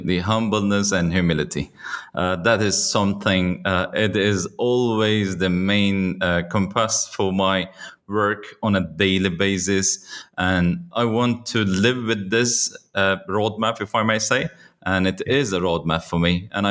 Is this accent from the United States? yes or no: no; Turkey; I myself, I'm Turkish. And then after having all the education in Turkey, then I worked in Turkey for a short period.